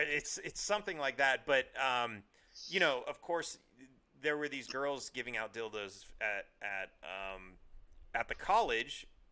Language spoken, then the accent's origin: English; California, United States; born there; I was born in California, but as the bumper sticker says, I wasn't born in Texas, but I got there as fast as I could.